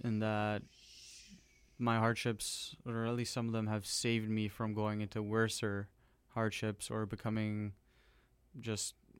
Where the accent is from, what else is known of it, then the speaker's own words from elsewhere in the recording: Surrey, British Columbia, Canada; when I was growing up in Surrey